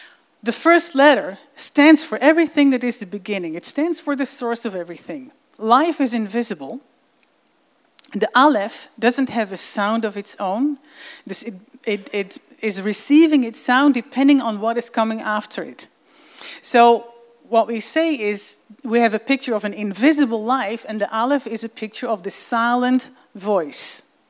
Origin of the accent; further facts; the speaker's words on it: Netherlands; moved away as an adult; now in Israel; I'm from Holland. I grew up in Holland. I moved to Israel when I was 23 years old, and I learned Hebrew.